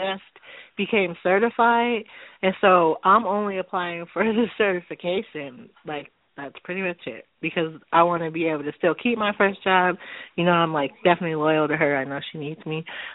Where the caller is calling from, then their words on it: Colorado, United States; Good evening, ladies. This is … calling from Colorado.